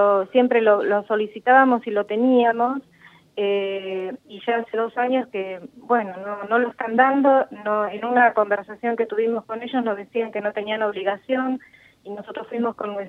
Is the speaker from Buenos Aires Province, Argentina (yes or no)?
yes; Quilmes, Buenos Aires Province, Argentina; Mira, soy de Quilmes